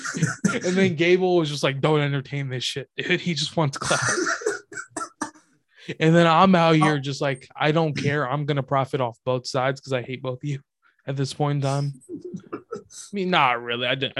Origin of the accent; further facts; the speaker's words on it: India; I want to say Bajrang just because I'm Indian.